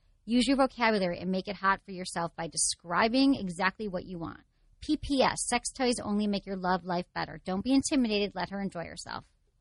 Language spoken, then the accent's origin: English; Michigan, United States; Okay, I'm from Michigan.